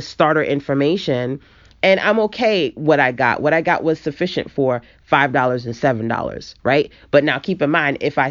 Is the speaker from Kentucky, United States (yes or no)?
no; Brooklyn, New York, United States; now in North Carolina, United States; a Brooklyn girl living in a Southern world, because I'm from New York and now I live in North Carolina.